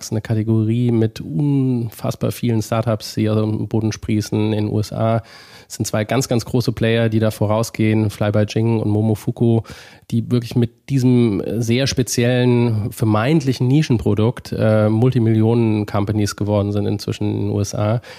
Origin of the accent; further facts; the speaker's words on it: Darmstadt, Hesse, Germany; aus meiner Heimatstadt Darmstadt